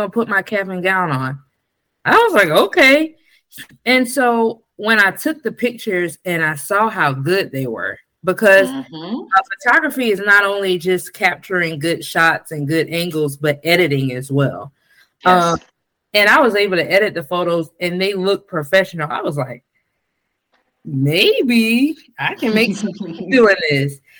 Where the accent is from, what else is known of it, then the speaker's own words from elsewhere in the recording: Sumter, South Carolina, United States; I'm from Sumter, South Carolina. I think I left that out.